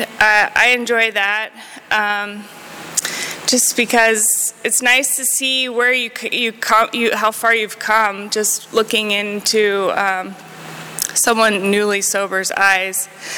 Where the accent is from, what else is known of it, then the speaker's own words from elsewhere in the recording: Gainesville, Florida, United States; I grew up in Gainesville, Florida, and I was 16 years old in the nightclubs